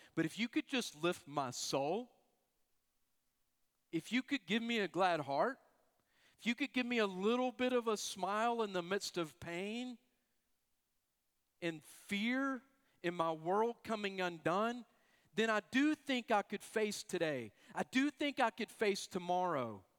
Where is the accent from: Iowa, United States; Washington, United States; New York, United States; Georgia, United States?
Georgia, United States; I'm from Georgia. I think a good peach pie is good.